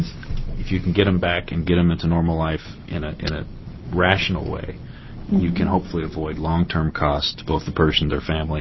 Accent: Oregon, United States; born there; Not a lawyer, but I was born in Oregon.

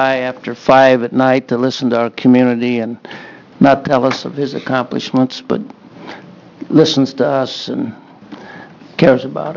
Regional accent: Madras, Oregon, United States; from Madras. Been a family physician there for 35 years

